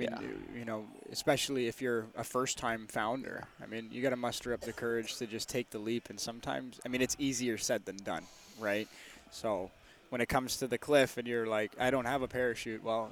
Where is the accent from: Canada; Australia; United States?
Canada; Kind of a play on words of us being Canadian, A with the E-H.